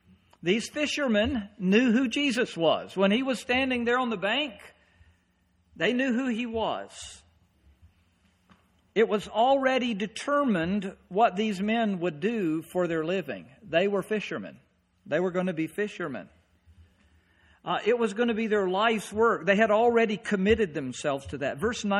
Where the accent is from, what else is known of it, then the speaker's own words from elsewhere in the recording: North Carolina, United States; now in Maine, United States; God wanted me to move from North Carolina to Maine, where I talk funny. And everybody says, where are you from? If I took my home state and I said, well, this is home